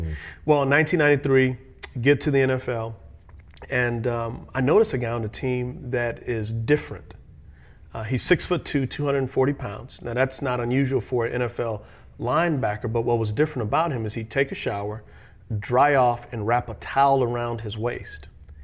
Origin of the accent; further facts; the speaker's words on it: San Antonio, Texas, United States; I grew up in San Antonio, Texas, and raised primarily by my grandmother.